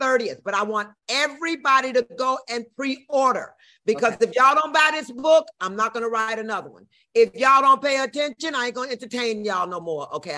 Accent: St. Louis, Missouri, United States; St. Louis, of course, which is my hometown.

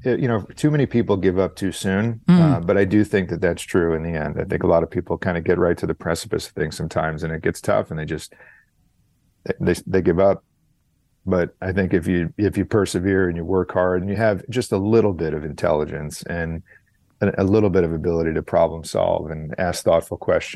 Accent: New York, United States; Yeah, that's right.

